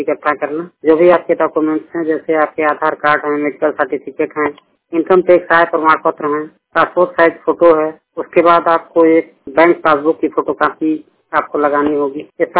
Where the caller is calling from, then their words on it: Uttar Pradesh, India; Gorakhpur district Uttar Pradesh से बात कर रहा हूँ।